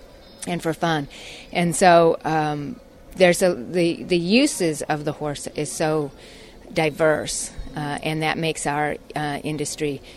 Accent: Wyoming, United States; I live in Virginia. Originally from Wyoming, grew up on a cattle ranch and raised horses.

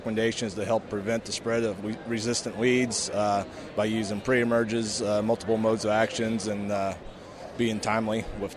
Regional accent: St. Marys, Kansas, United States; I'm from St. Mary's, Kansas.

